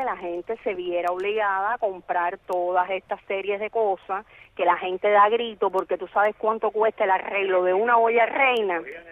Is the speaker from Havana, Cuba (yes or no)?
yes; Havana, Cuba; yo soy de La Habana